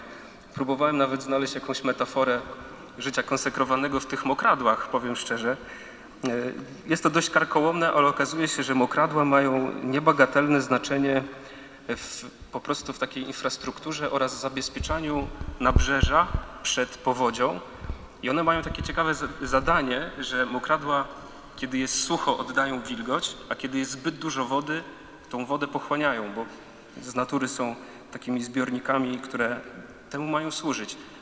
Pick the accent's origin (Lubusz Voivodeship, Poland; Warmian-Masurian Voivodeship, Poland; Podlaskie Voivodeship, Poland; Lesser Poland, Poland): Warmian-Masurian Voivodeship, Poland; born there; w zwykłej katolickiej rodzinie na Mazurach.